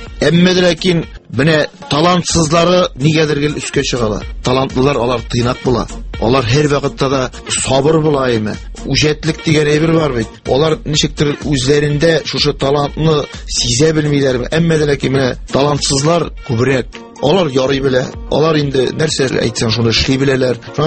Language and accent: Tatar; Akhmet, Bashkortostan, Russia; Бу Башкортстанның Шакмагыш районы Әхмәт авылында.